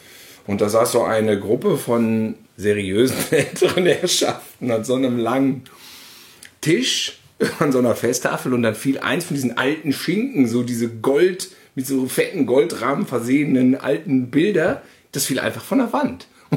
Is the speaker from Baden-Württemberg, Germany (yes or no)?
no; North Rhine-Westphalia, Germany; als Westfale muss man sich das aneignen.